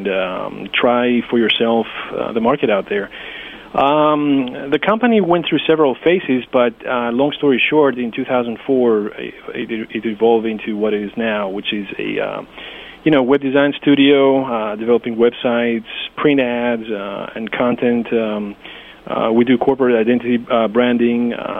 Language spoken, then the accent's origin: English; Greece; English is a second language; As I said, I'm from Greece. I needed to maintain the touch with, my language, my culture.